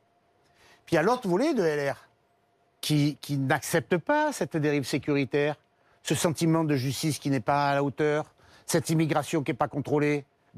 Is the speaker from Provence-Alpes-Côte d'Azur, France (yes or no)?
yes; Marseille, Provence-Alpes-Côte d'Azur, France; Je suis marseillais en plus.